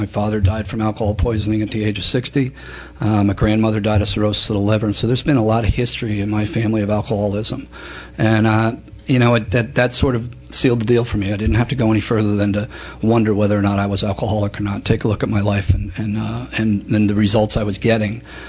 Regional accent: Tampa, Florida, United States; I'm an alcoholic from Tampa, Florida.

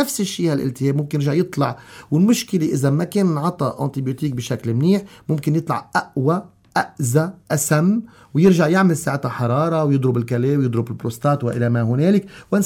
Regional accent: Lebanon; نحن كلنا لبنانية بالنهاية

